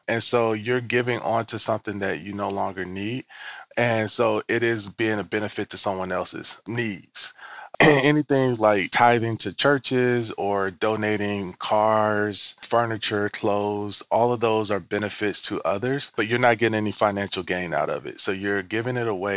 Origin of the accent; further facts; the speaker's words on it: Tennessee, United States; I'm from Tennessee, so.